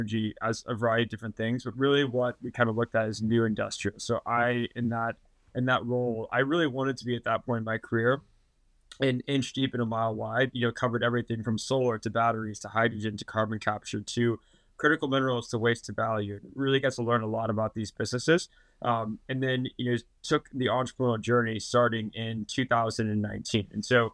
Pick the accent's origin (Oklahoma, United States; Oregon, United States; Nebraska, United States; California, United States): Oklahoma, United States; when you're a kid growing up in Oklahoma and don't have soccer or football practice